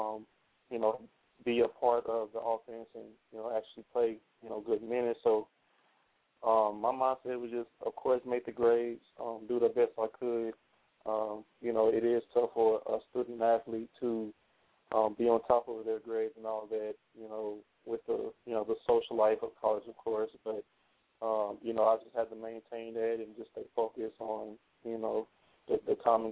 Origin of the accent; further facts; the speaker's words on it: Oklahoma City, Oklahoma, United States; Yeah, born and raised in Oklahoma City, went to Millwood High School. It's just in, you know, Oklahoma City, but we have our own district.